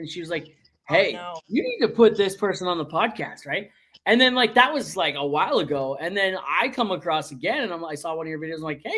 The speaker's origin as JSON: {"language": "English", "region": "Ontario", "country": "Canada", "said": "I'm from Ontario originally, right?"}